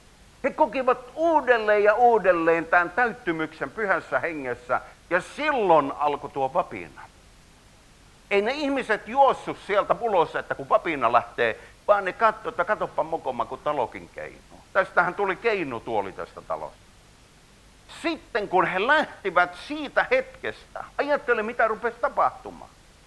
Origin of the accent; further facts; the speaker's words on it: Ostrobothnia, Finland; Mä oon Pohjanmaalta